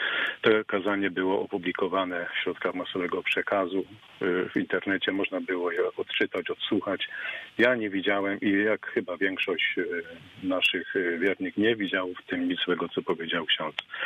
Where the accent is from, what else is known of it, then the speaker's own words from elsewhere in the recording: Nowy Tomyśl, Greater Poland Voivodeship, Poland; Pochodzę z Nowego Tomyśla.